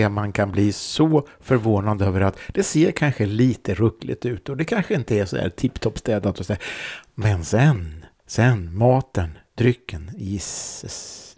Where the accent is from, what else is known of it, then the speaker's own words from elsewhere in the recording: Östergötland, Sweden; now in Stockholm, Sweden; Jag kom från Östergötland, du kom från Värmland.